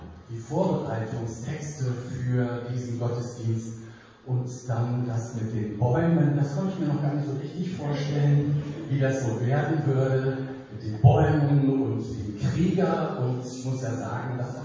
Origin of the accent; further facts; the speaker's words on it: Northern Germany, Germany; Ich glaube, seit 1979 gab es keine mehr hier bei uns in Norddeutschland. Aber da war es eben so, dass mein Vater und Großvater mich mitgenommen haben, oben auf den Deich.